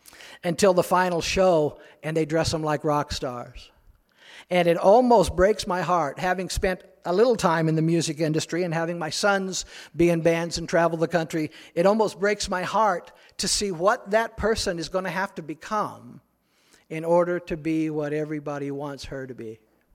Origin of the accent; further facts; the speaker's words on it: Peoria, Illinois, United States; I grew up in Peoria. We're lucky to walk.